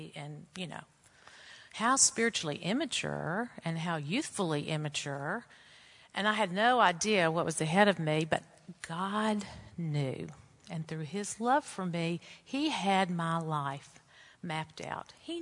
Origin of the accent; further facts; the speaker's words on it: Arkansas, United States; I was raised in Arkansas and born into a wonderful Christian family.